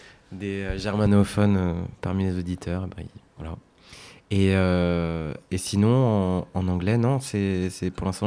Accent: France; J'ai une mère qui est autrichienne, donc j'ai eu la chance de grandir avec trois langues parce que j'ai grandi en France, un père américain et une mère autrichienne.

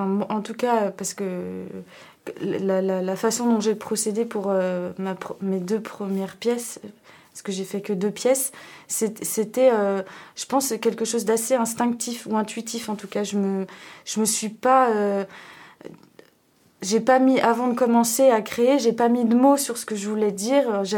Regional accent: Saint-Nazaire, Pays de la Loire, France; j'ai grandi à Saint-Nazaire, et maintenant j'y habite plus, mais je suis très attachée à cette ville, et j'ai grandi là-bas

